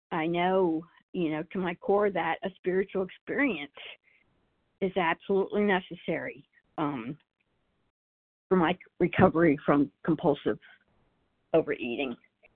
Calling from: Richmond, Virginia, United States; Richmond, Virginia.

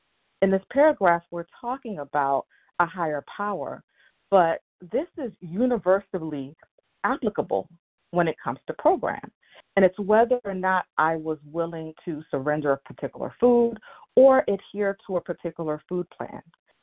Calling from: Silver Spring, Maryland, United States; in Silver Spring, Maryland.

